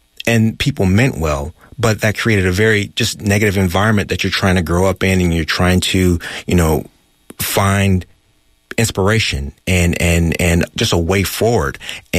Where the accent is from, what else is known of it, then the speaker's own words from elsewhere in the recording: Oakland, California, United States; You know, I'm a black man coming from Oakland, California, single mother household.